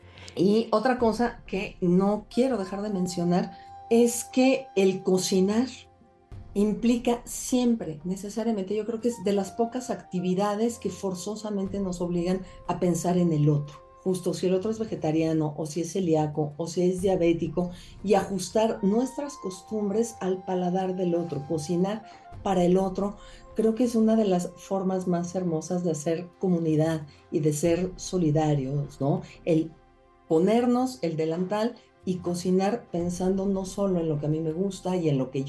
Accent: Mexico; como soy una mexicana típica que no consume chile

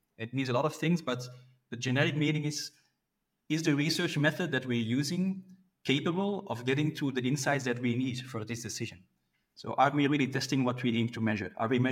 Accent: Belgium; I'm from Belgium, based in Belgium.

